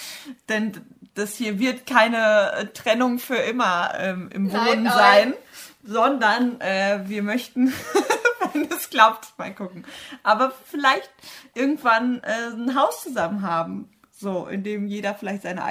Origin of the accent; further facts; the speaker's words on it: Bad Sassendorf, North Rhine-Westphalia, Germany; now in Dortmund, Germany; nach Dortmund, ist jetzt zwar nicht so weit weg von meiner Heimat, aber irgendwie dachte ich so, ja, okay, dann wohne ich da jetzt, aber mein Leben spielt sich vielleicht trotzdem noch in Bad Sassendorf ab